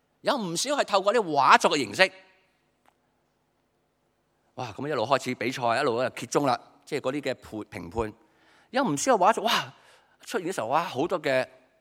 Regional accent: Hong Kong; 我们中国人，我们香港人很实际嘛

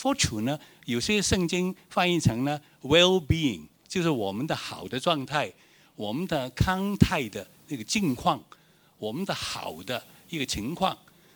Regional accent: China; 我们是中国人

